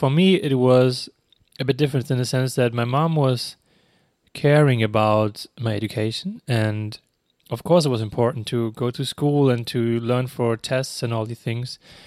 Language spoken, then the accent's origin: English; Germany; I mean, we have the same though in Germany. So I'm from Germany.